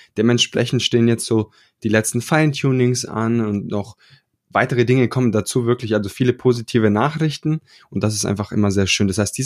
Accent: Italy; Warum auch nicht, ne, als Italiener.

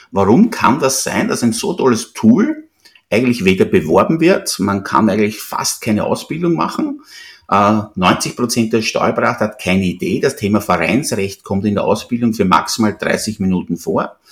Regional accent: Austria; das ist bei uns in Österreich auch so.

